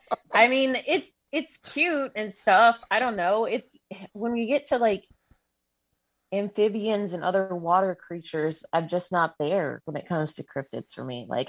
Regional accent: Minerva, Ohio, United States; I grew up near Minerva. I didn't know about the Minerva Monster until I was older

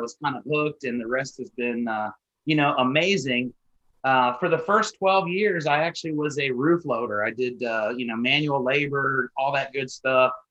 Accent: Columbus, Ohio, United States; back in 1998, I lived in Columbus, Ohio. It's my hometown, born and raised.

